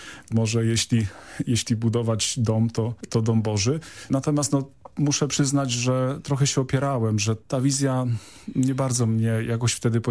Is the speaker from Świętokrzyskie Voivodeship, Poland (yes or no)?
yes; Chmielnik, Świętokrzyskie Voivodeship, Poland; Tak, to moje rodzinne miasteczko. Tam się wychowałem, tam spędziłem dzieciństwo.